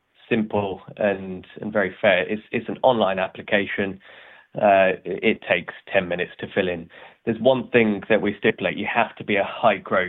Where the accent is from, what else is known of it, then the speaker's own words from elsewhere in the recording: Milton Keynes, South East England, United Kingdom; I was born and bred in Milton Keynes